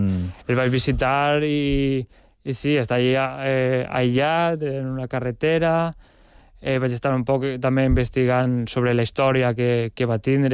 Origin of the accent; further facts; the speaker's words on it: Onda, Valencian Community, Spain; hi havia en el meu poble en Onda, una fàbrica de ceràmica de 1827